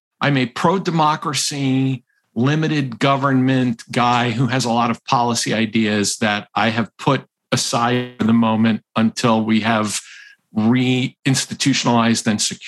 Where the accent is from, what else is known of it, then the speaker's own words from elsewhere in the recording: Massachusetts, United States; And I am from Massachusetts and live in Rhode Island.